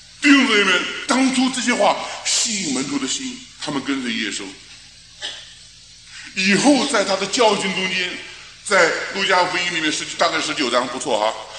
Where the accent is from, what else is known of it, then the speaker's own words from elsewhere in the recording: China; 正像中间我们中国人讲什么，好男不当兵